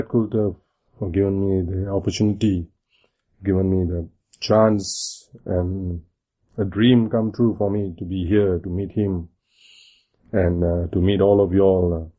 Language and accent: English; Malaysia; I'm from Malaysia.